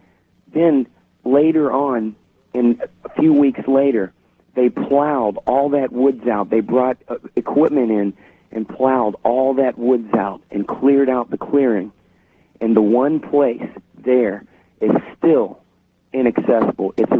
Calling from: Tampa, Florida, United States; I'm calling from Tampa, Florida.

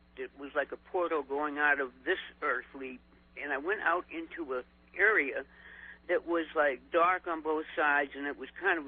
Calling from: Winchester, Virginia, United States; Hi, George. … I'm calling you from Winchester, Virginia.

